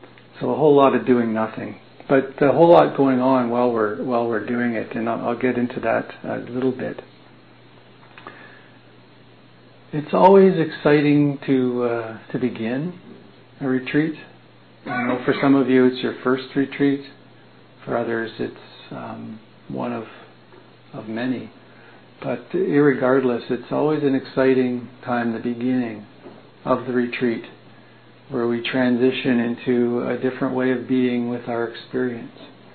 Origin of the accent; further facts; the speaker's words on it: Ottawa, Ontario, Canada; I'm from Ottawa